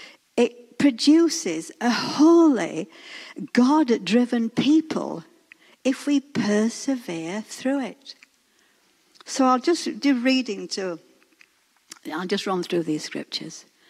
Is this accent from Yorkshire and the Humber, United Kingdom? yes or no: yes; Yorkshire and the Humber, United Kingdom; Because we're from Yorkshire, we like to be honest.